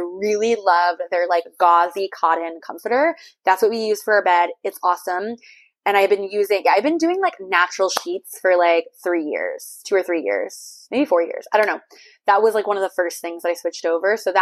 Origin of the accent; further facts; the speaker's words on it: Missouri, United States; now in Austin, United States; So I grew up in Missouri. So did this person. I think that he's been in Austin a little bit longer than me, but we've both been here for, you know, a while.